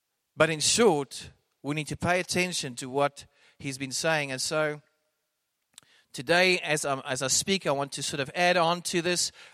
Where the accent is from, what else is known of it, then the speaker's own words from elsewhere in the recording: South Africa; Even being a South African is irrelevant because I am a citizen of the kingdom of God. I'm an Afrikaner, but that is also irrelevant. I love Afrikaners. I was part of the Voortrekkers.